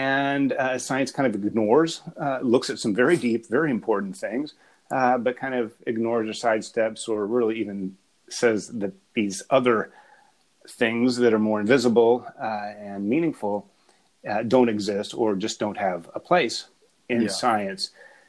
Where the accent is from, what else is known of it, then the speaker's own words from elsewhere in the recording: Appalachia, United States; I grew up in Appalachia, but I was raised in academia.